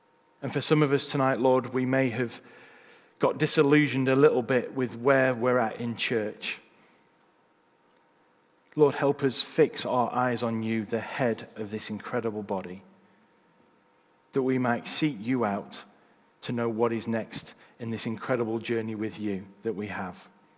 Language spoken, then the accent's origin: English; United Kingdom; whether that's because we're British, I don't know